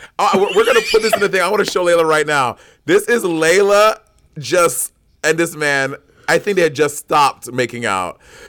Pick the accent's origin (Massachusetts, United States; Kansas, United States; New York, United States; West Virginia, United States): New York, United States; New York City; I grew up in New York City, so it's never been weird to me to hold my boyfriend's hand.